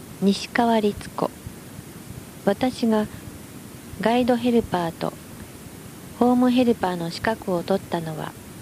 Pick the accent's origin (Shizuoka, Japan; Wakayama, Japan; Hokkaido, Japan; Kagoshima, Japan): Kagoshima, Japan; Kirishima; 私も鹿児島県の霧島出身なので、